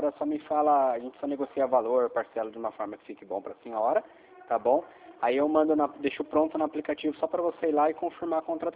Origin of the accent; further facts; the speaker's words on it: São José dos Campos, São Paulo, Brazil; Eu sou de São José dos Campos.